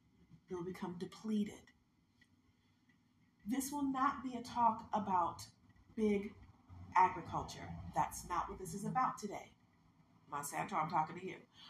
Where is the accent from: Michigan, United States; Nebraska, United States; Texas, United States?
Michigan, United States; Detroit; now in Warren, United States; I come from Detroit. I was born in Detroit, and I now live in Warren, Michigan.